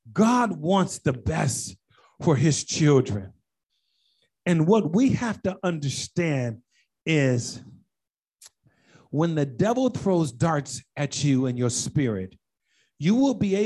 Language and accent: English; Toledo, Ohio, United States; born there; I was born in Toledo, Ohio. And sports out here is different than there.